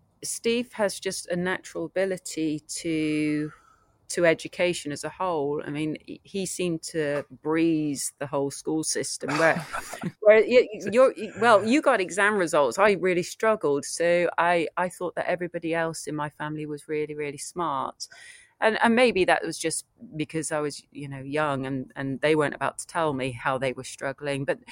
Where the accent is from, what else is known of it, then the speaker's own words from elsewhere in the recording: England, United Kingdom; moved away as an adult; also born or lived in United States; America was really America. It was not a place that I really threw myself into. I realize I'm really an English country girl. I love being in this green, beautiful country that we have.